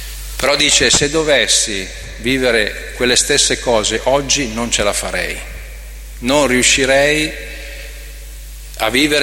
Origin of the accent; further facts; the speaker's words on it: Sardinia, Italy; now in Lombardy, Italy; io vengo dalla Sardegna, poi negli anni 60 si usava migrare a nord per poter lavorare, per cui poi la mia vita è stata qui in Lombardia.